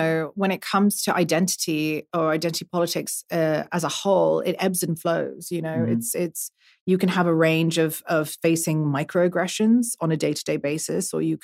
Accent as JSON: {"language": "English", "town": "Brussels", "region": "Brussels-Capital Region", "country": "Belgium", "tie": "born or raised there", "lives_now": "United Arab Emirates", "said": "I was born and raised in Brussels. I'm an artist. I live in the UAE. I grew up all over the world."}